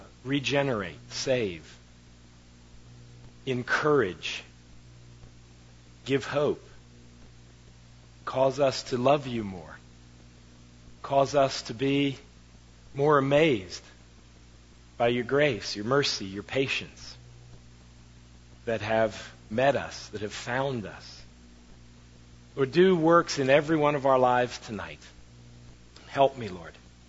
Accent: Silver Spring, Maryland, United States; I'm actually from this area. I was born in Silver Spring. I went to St. John the Evangelist Church out there on Georgia Avenue as a young man, and then I went to Northwood High School

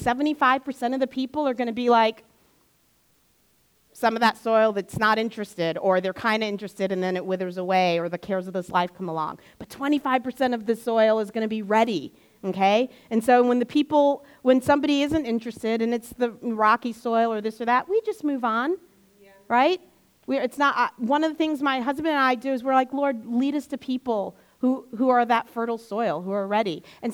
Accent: United States; People always ask me where I'm from, and I'm like, America, okay?

